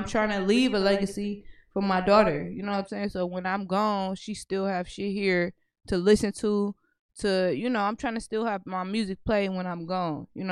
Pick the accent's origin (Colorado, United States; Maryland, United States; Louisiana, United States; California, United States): California, United States; San Francisco; I'm from Hunters Point, man. Hey. From HP. Yeah, hey. I'm from the Point, man. I rep my shit real, straight up. Okay. Yeah, I'm from the city. You know what I'm saying? Born and raised.